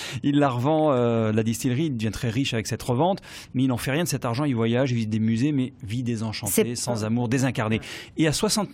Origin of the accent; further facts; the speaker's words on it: Brive, Nouvelle-Aquitaine, France; born there; je suis né à Brive où se situe ce roman et j'ai commencé ma carrière dans cette région, le Limousin, la Corrèze, qui a été une terre de résistance